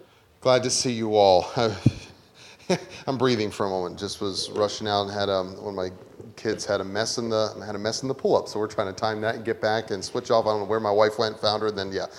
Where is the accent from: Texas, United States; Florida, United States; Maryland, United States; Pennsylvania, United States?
Pennsylvania, United States; I did some growing up in Southwest, about an hour southwest of Pittsburgh. Still in the hills and some beautiful country.